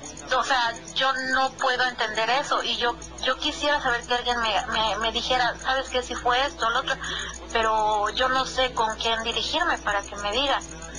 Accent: Veracruz, Mexico; soy de Veracruz y allá se reza.

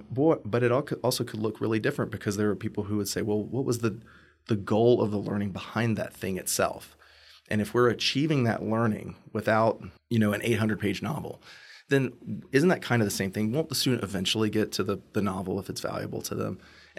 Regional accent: England, United Kingdom; I mean, obviously, I'm an English person too.

